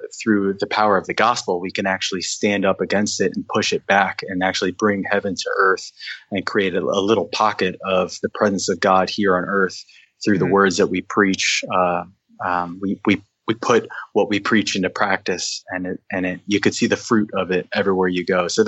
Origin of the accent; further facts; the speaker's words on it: Missouri, United States; Grew up in a small town in Missouri. I'm half Filipino and half Irish American.